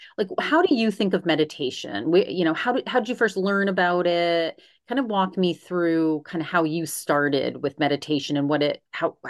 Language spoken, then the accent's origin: English; Maine, United States; I'm from Maine originally and I love nature